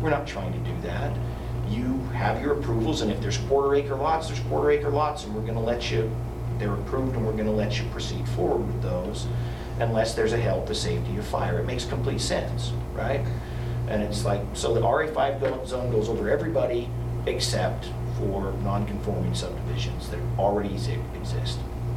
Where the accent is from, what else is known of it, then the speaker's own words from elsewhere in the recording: Daniel, United States; I don't know how many subdivisions were existing in Daniel when I grew up in Daniel.